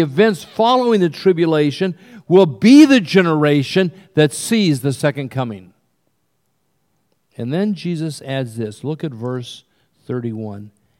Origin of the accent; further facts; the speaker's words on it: California, United States; I was raised in California. We had fig trees.